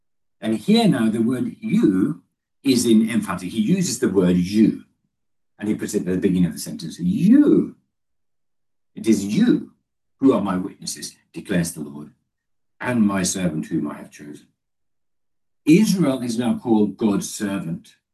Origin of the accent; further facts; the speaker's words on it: Finland; also born or lived in Kenya; So where I grew up in Finland, and it's still the case often, babies don't get a name at all until they're baptized.